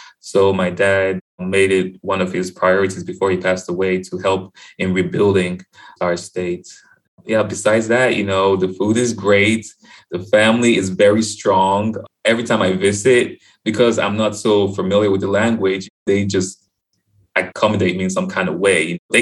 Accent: Taraba, Nigeria; English is a second language; But where I'm from Taraba State, we speak mainly Hausa, which is one of the three main languages in Nigeria, and our own dialect, which is Jukun.

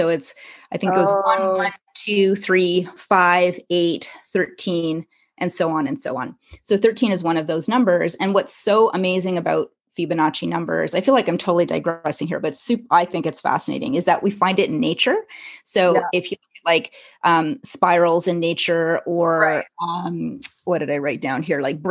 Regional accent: Montreal, Quebec, Canada; I grew up in Montreal.

